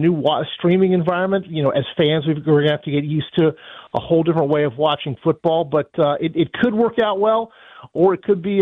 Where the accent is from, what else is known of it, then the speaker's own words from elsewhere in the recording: Atlanta, Georgia, United States; I grew up in Atlanta, always wanting to see him in the All-Star game